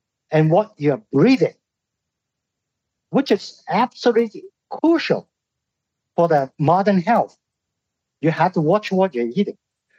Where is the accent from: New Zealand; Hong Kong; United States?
Hong Kong; born there; I was born in Hong Kong, so I have bias.